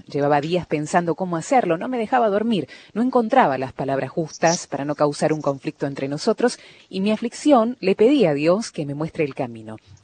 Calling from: Salta, Argentina; de Salta Capital.

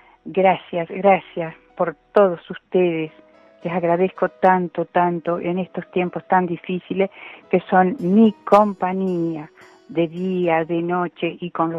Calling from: Nogoyá, Entre Ríos, Argentina; de Nogoyá, Entre Ríos.

